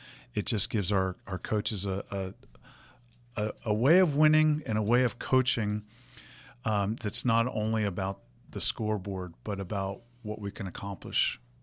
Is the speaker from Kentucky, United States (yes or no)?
no; San Francisco, California, United States; from elementary school, growing up in San Francisco, CYO, all the way through.